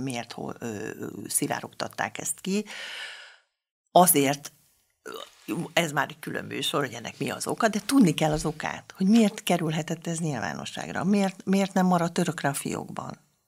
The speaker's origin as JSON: {"language": "Hungarian", "country": "Hungary", "said": "arra is, hogy én is magyar vagyok, mint ők"}